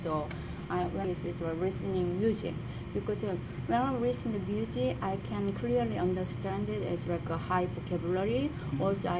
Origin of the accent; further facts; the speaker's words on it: South Korea; born there; first language Korean; English is a second language; Korean is just normally, just originally I learned, because I was born in the Korean